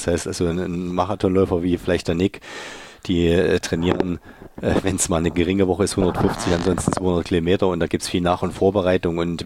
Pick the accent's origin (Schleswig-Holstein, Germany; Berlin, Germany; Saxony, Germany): Saxony, Germany; Leipzig; Wir kommen beide von Dynamo Leipzig, und ich komme aus Dölitz und er aus Marienbrunn.